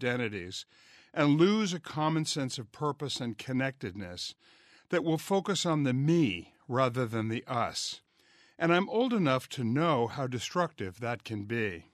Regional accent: Vermont, United States; Like the few obese kids I knew growing up in Vermont or later at prep school, the only imposed identity I've ever known in my 73 years has been as a fat person.

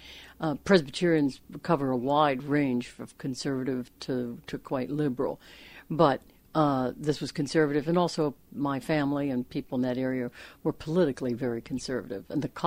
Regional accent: Johnstown, Pennsylvania, United States; I grew up on a small farm in western Pennsylvania. The closest town was Johnstown.

